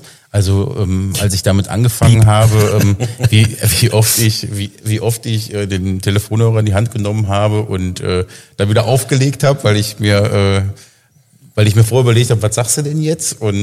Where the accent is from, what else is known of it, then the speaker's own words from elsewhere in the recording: Moers, North Rhine-Westphalia, Germany; wir kommen ja aus Mörs beide